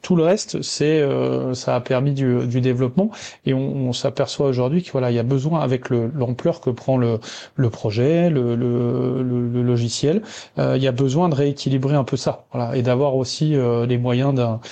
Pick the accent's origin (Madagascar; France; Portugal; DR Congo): France; Bourgogne-Franche-Comté; même si je suis jurassien